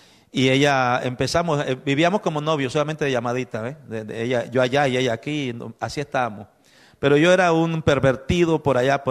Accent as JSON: {"language": "Spanish", "country": "Nicaragua", "moved": "yes", "said": "El Señor nos salvó ahí en Camden. Allí nos salvó el Señor. Llegamos desde Nicaragua con una mentalidad de ateo, supuestamente, ¿verdad?"}